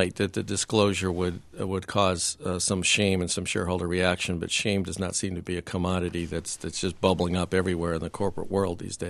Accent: Pennsylvania, United States; in my home state of Pennsylvania, the average household income is something like $44,000.

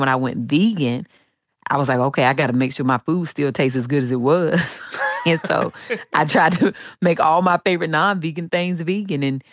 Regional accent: the South, United States; when I was little, growing up in the South, you know, my mom and my granny and my aunts, they were all really great cooks.

